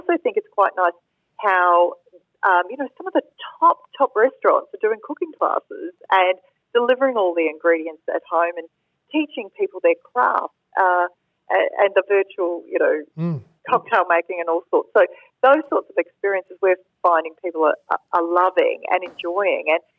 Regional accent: Australia; And so I was selected from Australia with one other.

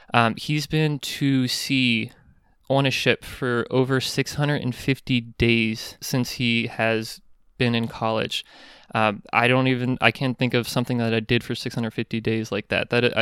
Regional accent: Reading, Pennsylvania, United States; We grew up together in Reading, Pennsylvania, went to the same high school, and we're actually in the same kindergarten class.

